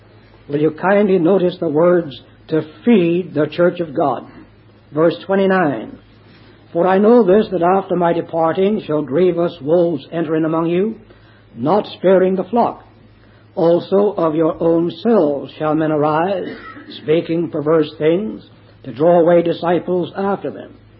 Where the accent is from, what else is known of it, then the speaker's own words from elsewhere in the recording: United States; moved away as an adult; now in Australia; One reason I do it is that I come from the United States of America, and over the last 40 years, I have watched very carefully indeed the theological retrogression in the land which I love.